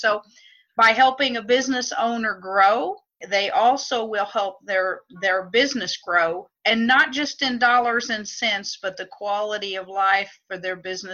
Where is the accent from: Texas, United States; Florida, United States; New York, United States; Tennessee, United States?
Texas, United States; now in Southern Illinois, United States; I came from Texas to Southern Illinois to start a most unlikely business for a woman, which was in the pawn shop business.